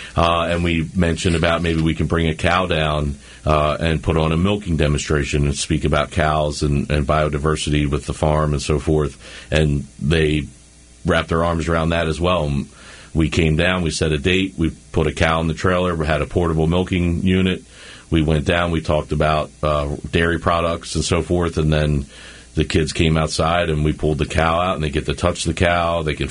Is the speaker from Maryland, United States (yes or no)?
yes; Lutherville, Maryland, United States; I grew up in Lutherville, but having been involved in 4-H in my grandparents' farm, I ultimately knew I wanted to get out to a rural area and own my own place at some point.